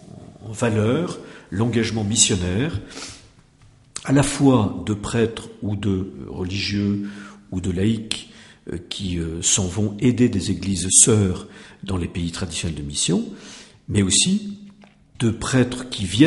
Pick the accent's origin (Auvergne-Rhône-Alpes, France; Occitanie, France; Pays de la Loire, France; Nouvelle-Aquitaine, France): Nouvelle-Aquitaine, France; Saint-Étienne-de-Baïgorry; Vous voyez, je viens de Baïgorry